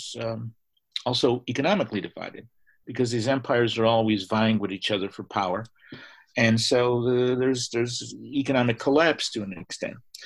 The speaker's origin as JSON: {"language": "English", "region": "Lesser Poland", "country": "Poland", "said": "I come from Galicia, now called Małe Polska, or Little Poland, or Lesser Poland, whichever. And we're from the Polish mountains. We're Górale. We're mountaineers. And I go back quite often to Poland."}